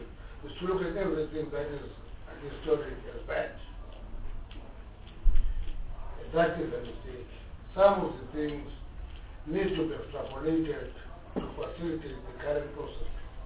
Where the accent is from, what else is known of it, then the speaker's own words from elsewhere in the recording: South Africa; I grew up in the Bantustan.